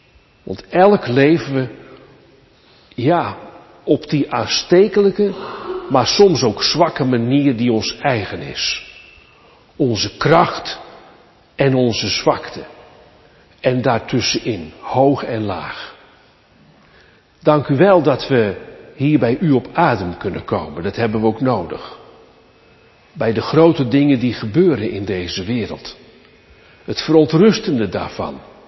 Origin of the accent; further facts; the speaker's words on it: Sassenheim, South Holland, Netherlands; ik ben uw buurman uit Sassenheim, sinds 3,5 jaar predikant in Rijnsburg